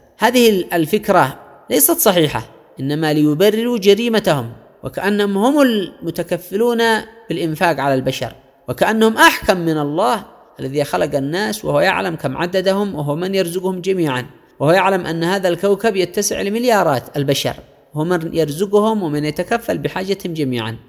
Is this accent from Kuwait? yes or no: no; Yemen; وعلى مستوى بلدنا اليمن